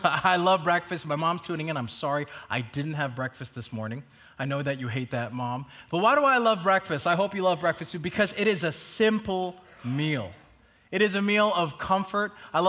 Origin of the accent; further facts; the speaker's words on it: Hong Kong; Growing up in Hong Kong, we had something called dim sum